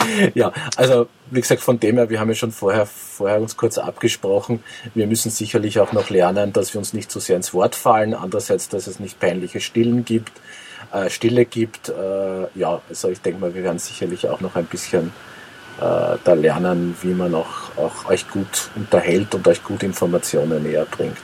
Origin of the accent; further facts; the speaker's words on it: Austria; Ja, quasi ich als Österreicher